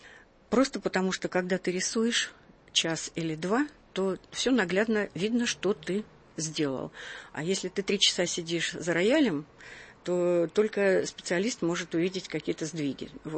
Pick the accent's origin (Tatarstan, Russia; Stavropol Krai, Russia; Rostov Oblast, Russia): Stavropol Krai, Russia; Pyatigorsk; Когда я приехала из своей провинции, из Пятигорска